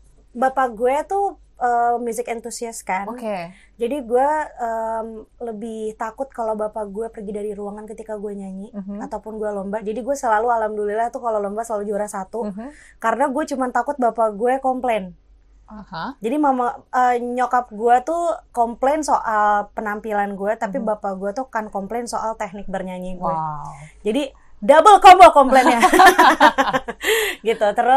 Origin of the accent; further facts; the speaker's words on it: Biak, Papua, Indonesia; born there; lahirnya di sana, which is aku, lahirnya di Papua, di Biak.